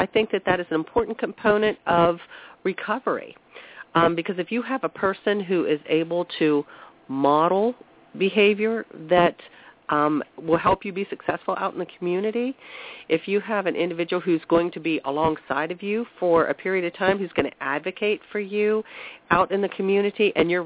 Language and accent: English; Ohio, United States; And, you know, I'm from Columbiana County originally, which is sort of an Appalachian culture